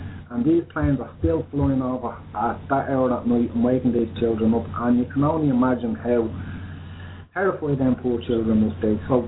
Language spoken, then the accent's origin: English; Dublin, Leinster, Ireland; I'm from Dublin. I'm Irish. This is Ireland.